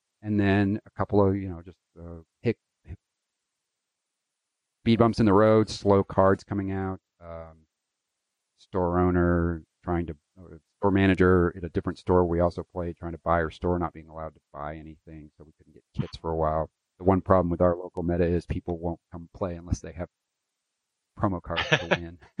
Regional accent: Louisville, Kentucky, United States; Did I mention I'm from Louisville?

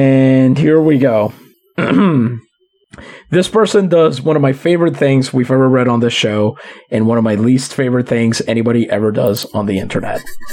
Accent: Midwest, United States; not my fault, I'm from the Midwest. And I'm very sorry if you're from this region of the country.

